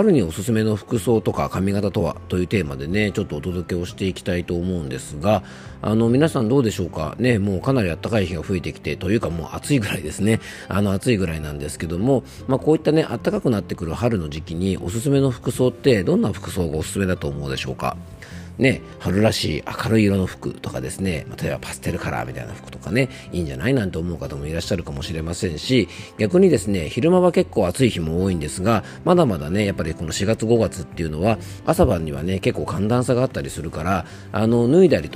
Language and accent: Japanese; Isawa Onsen, Yamanashi, Japan; 今ですね、僕の地元の伊沢温泉駅に猫林さんと一緒に来ております。